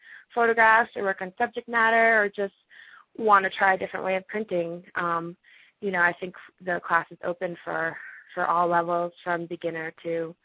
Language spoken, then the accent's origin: English; Water Valley, New Hampshire, United States; Yeah, I grew up skiing in Water Valley, New Hampshire, and you know, I went pretty early on into freestyle.